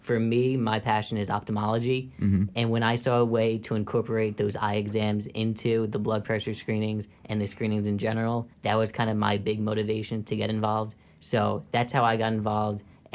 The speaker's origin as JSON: {"language": "English", "region": "New Jersey", "country": "United States", "said": "We're both from New Jersey, so that was our starting point."}